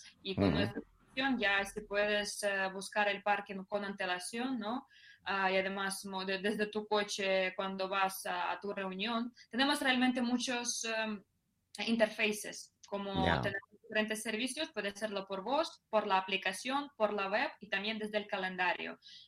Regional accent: Ukraine; Spanish is a second language; now in Madrid, Spain; Pues yo soy madrileña, pero soy de Ucrania.

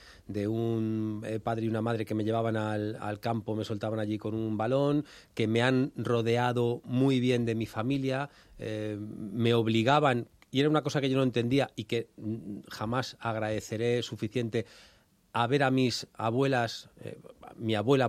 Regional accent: Leganés, Community of Madrid, Spain; En Leganés. Bueno, mi pueblo es que es Leganés. Yo soy pepinero de nacimiento.

